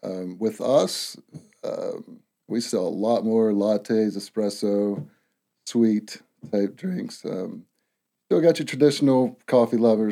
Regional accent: West Virginia, United States; now in North Carolina, United States; From West Virginia.

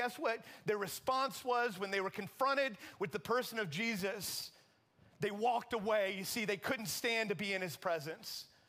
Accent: Charlotte, North Carolina, United States; I grew up in Charlotte, and I grew up, one of the biggest loves of my life before I was 12 years old was WWF wrestling.

